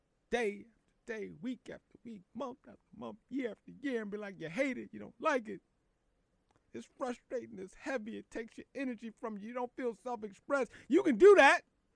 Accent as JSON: {"language": "English", "town": "Philadelphia", "region": "Pennsylvania", "country": "United States", "tie": "born or raised there", "said": "I hope he's going to the city of brotherly love, to my hometown, so we can win a championship."}